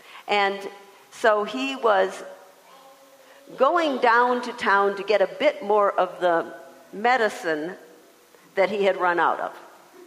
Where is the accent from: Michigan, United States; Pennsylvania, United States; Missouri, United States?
Michigan, United States; they asked us, they said, and where are you from? And we said, Michigan.